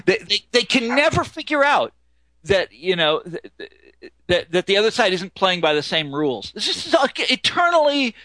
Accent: Kansas, United States; I'm from Kansas, you know. We're polite.

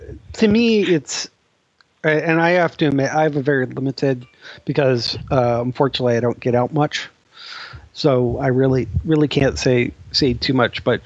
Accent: Minnesota, United States; remember, I'm from Minnesota.

